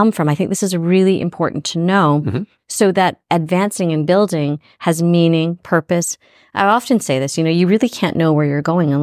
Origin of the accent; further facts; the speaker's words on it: Canada; And as a Canadian.